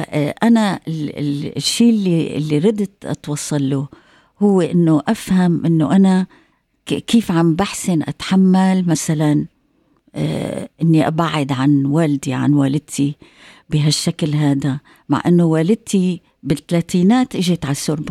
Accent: Syria; ولذلك أنا بحكي بالعربي، أنا صحافي بكتب بالعربي، فلذلك أنا سوري عربي، وهذا نحن تربينا هيك،

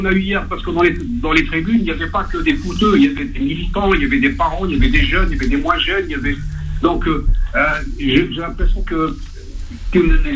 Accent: France; born there; je suis né en France, je suis français

